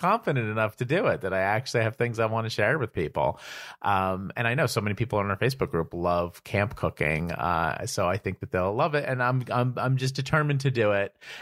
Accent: New Jersey, United States; Not going to tell you what it is yet because we're paranoid kids from New Jersey.

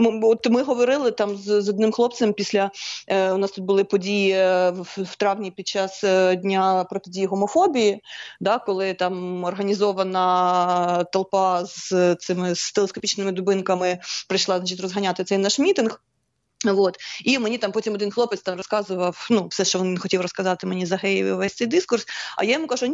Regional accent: Kryvyi Rih, Dnipropetrovsk Oblast, Ukraine; Я з Кривого Рогу.

